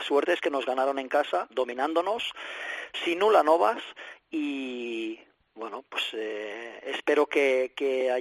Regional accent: Badalona, Catalonia, Spain; yo soy de Badalona, criado en la peña

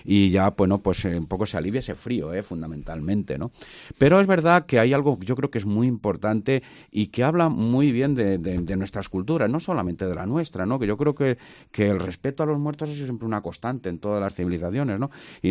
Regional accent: Muñoz Pedro, Spain; Pero, por ejemplo, en mi pueblo, en Muñoz Pedro

